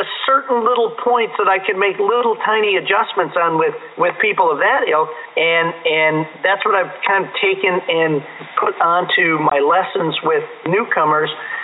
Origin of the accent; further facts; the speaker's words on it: Chicago, Illinois, United States; I'm from the Chicago area. That's where I started my career.